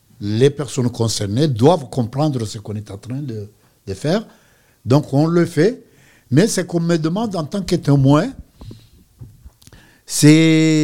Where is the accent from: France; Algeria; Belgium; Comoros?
Comoros; ce n'est pas parce que je suis Comorien que je peux être appelé à être témoin d'un cas des Comores